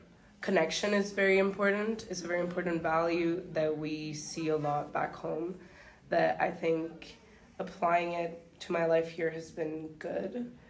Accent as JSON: {"language": "English", "country": "Dominican Republic", "tie": "born or raised there", "second_language": "English", "moved": "as an adult", "lives_now": "Ottawa, California, United States", "said": "I was born in the Dominican Republic. I lived there my whole life up until I was 18, and that's where my family's from as well."}